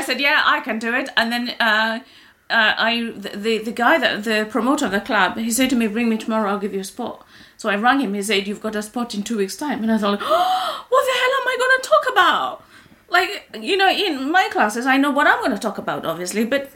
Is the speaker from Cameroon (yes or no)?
no; Kenya; English is a second language; when I was growing up in Kenya